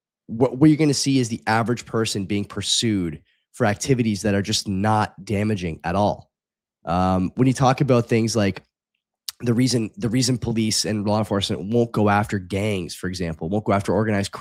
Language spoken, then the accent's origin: English; Canada; I don't know what I'm supposed to take from this as a Canadian